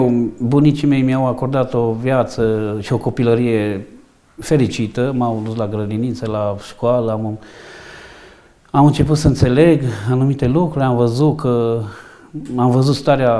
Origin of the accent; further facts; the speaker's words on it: Mediaș, Sibiu County, Romania; born there; M-am născut în Mediaș, nu într-o familie tocmai model